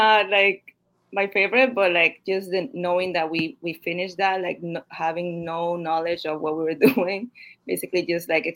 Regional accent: Queens, New York, United States; I'm from Queens, and growing up, I listened to whatever my older brother listened

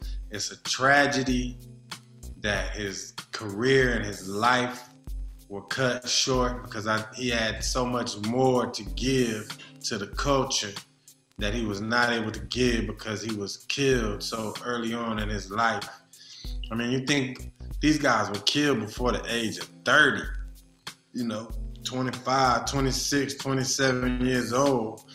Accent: California, United States; And admittedly, I'm from the Bay. I'm a homer.

